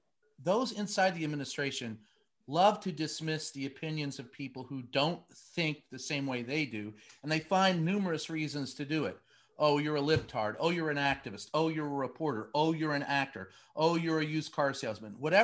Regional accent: Louisville, Kentucky, United States; And I grew up, I grew up in Louisville, and he was my county judge executive

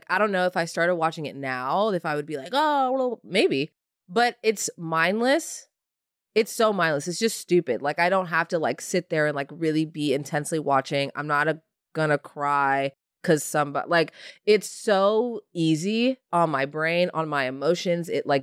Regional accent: Indiana, United States; My grandpa used to ride John Deere tractors. I'm from Indiana. Fun fact.

